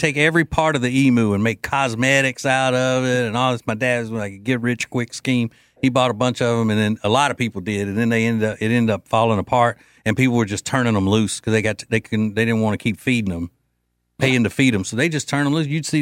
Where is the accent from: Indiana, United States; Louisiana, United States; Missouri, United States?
Louisiana, United States; Growing up in Louisiana, you're just like, oh, well, if it had parents, yeah, I'll eat that.